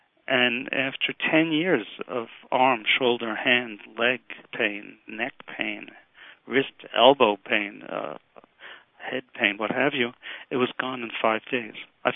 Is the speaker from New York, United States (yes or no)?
yes; Brooklyn, New York, United States; moved away; I'm from Brooklyn, New York originally. I survived Tilden High School. I went to Brooklyn College, then to University of Miami, and then to Sherman College of Chiropractic. And moved to Pennsylvania in a very bizarre life.